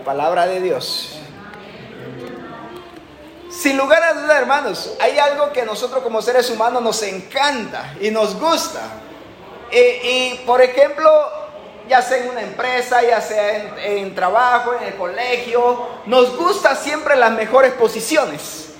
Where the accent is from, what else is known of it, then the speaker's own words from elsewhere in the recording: Panama; now in Guatemala; pues soy panameño. Pues aquí es, nos casamos aquí en Guatemala